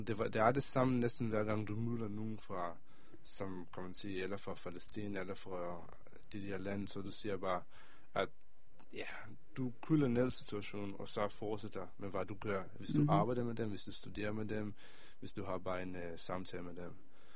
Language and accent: Danish; Israel; Danish is a second language; jeg er fra Israel